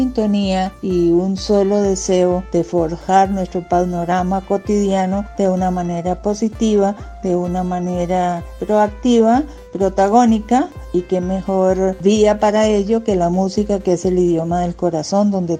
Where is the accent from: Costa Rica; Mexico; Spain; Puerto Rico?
Costa Rica; como compositora nacional y como costarricense, amante de mi patria